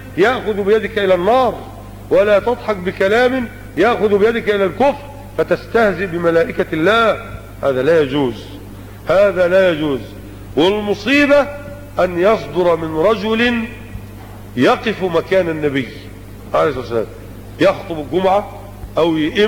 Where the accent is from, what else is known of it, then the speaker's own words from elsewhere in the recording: Egypt; فان النسوة عندنا في مصر بل وفي غير مصر